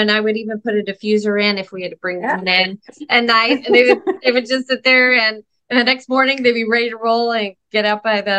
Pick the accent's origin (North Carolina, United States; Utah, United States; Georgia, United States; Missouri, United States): Missouri, United States; St. Louis; I grew up in St. Louis, so I get the Midwest